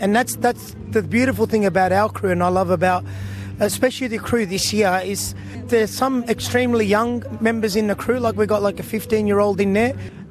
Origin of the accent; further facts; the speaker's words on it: Melbourne, Victoria, Australia; being born and raised in Melbourne and being attached to numbers and age, the best advice I ever got